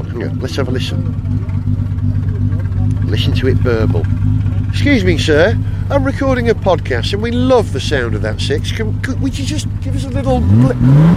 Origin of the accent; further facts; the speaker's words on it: Holywell, Wales, United Kingdom; from Hollywell.